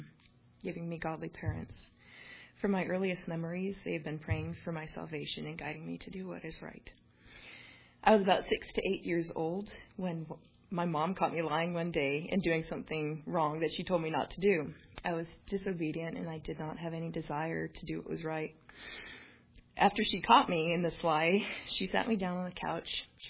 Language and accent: English; Washington, United States; I grew up in Washington State, where my parents raised and homeschooled me and my five older siblings.